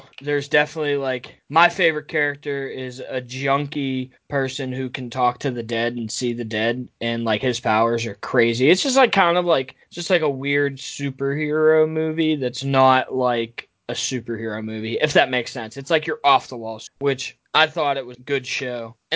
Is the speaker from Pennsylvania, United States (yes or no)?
yes; Pittsburgh, Pennsylvania, United States; Bro, I'm from Pittsburgh. You get that bitch scrambled or dippy.